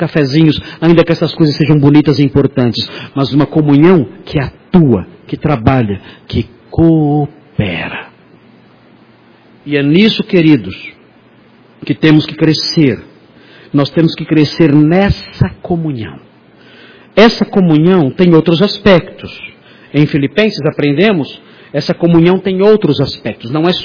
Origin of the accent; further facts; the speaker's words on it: Brazil; É o ar que nós respiramos desde que nascemos. É a nossa saga como brasileiros que somos.